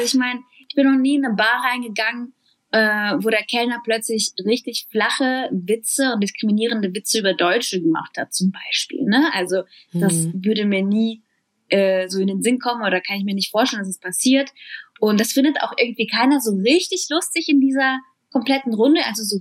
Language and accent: German; Russia; ich bin mir nicht so ganz sicher, ich komm aus Russland.